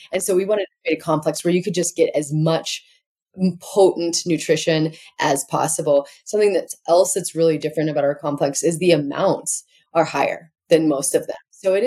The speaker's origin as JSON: {"language": "English", "region": "Montana", "country": "United States", "tie": "born or raised there", "said": "You know what? It's so funny because me too, growing up in Montana, I had it in my youth"}